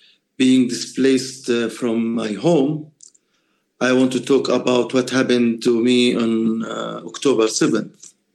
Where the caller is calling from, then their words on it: Hebron, West Bank, Palestine; I'm speaking from Hebron and from a friend's house.